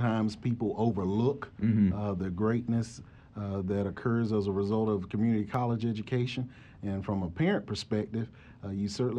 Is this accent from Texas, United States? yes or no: no; Rocky Mount, North Carolina, United States; Yes, sir. I'm from Eastern North Carolina, Rocky Mount, actually.